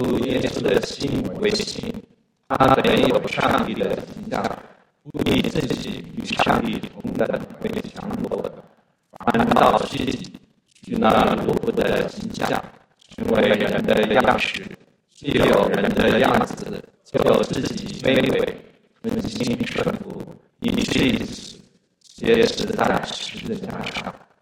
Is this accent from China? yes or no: yes; Sichuan, China; 我是在四川省长大的，